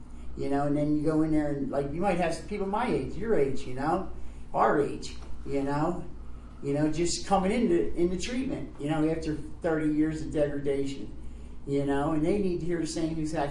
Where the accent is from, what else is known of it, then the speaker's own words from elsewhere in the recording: Scranton, Pennsylvania, United States; And in my area, we're from Scranton.